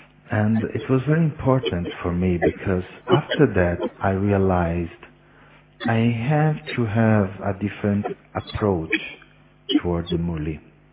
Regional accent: Colombia; English is a second language; I am from Colombia.

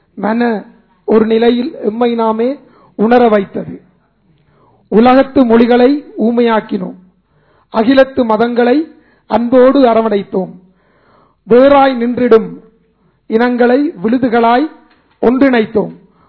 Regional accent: Sri Lanka; from Sri Lanka.

